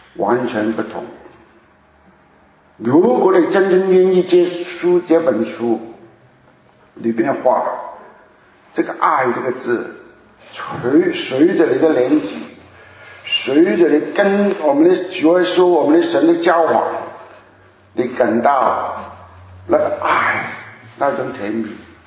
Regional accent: Hong Kong; 以前我是从香港长大，

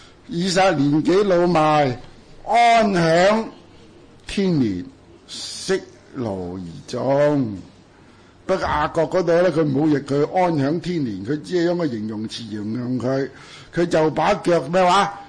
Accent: China; 如果代入我哋中国人所讲个五福，

